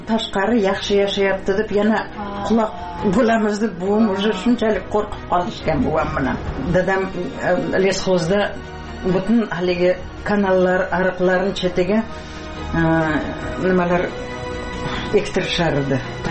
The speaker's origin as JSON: {"language": "Uzbek", "town": "Piskent", "region": "Tashkent Region", "country": "Uzbekistan", "tie": "born or raised there", "said": "Men shu yerlarda tug'ilganman-da. Eshik deraza bo'lmagan. Piskentda garnak degan yer bor edi"}